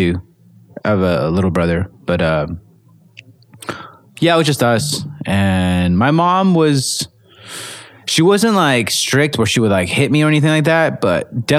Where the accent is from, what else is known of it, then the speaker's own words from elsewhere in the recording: Los Angeles, California, United States; But yeah, growing up in LA, I grew up in East LA, a lot of Mexicans, Hispanics, right? A lot of Asian people. Wasn't the nicest neighborhoods.